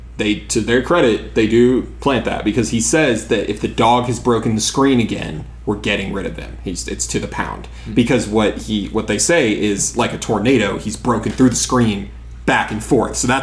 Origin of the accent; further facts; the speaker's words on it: West Coast, United States; because we are from the West Coast. So, we are from the side where you can see clearly, because there's not as much smoke.